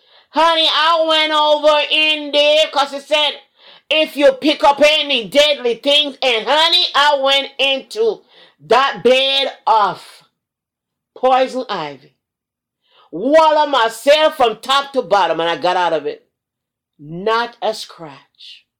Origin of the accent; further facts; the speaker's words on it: Hartford, Connecticut, United States; And I went with my mama. Not really my mom, but, you know, I grew up with her in Hartford.